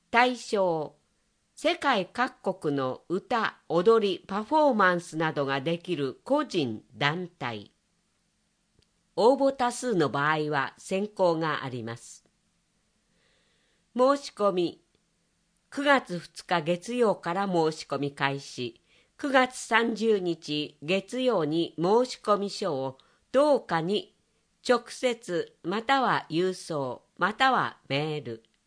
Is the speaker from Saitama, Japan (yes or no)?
yes; Tokorozawa, Saitama, Japan; 所沢の思い出。生まれ育った市には思い出ばかりです。